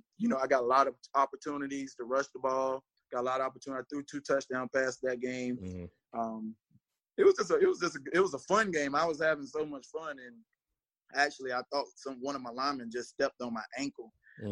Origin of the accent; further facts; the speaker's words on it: South Carolina, United States; You know, I'm from Marlboro County. Didn't really – we barely had cleats, you know.